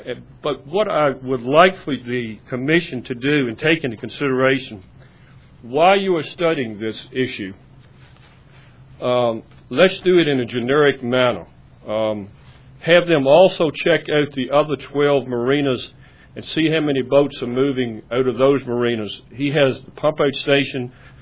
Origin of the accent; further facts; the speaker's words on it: Deltaville, Virginia, United States; I grew up in Deltaville. I know exactly where this is.